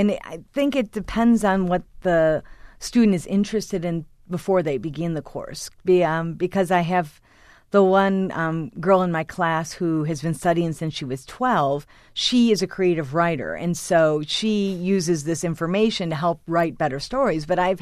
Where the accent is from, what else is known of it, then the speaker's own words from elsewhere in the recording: Chicago, Illinois, United States; I'm actually, I'm from Chicago. And I don't have any, I'm part Slovak, but I have no Russian roots at all.